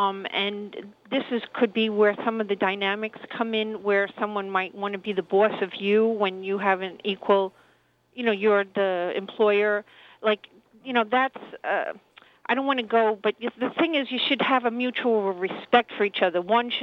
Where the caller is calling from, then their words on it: Queens, New York, United States; I'm calling from Queens.